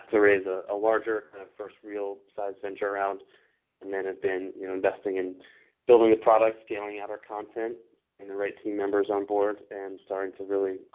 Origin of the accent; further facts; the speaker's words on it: Maryland, United States; even though I'm from Maryland area originally.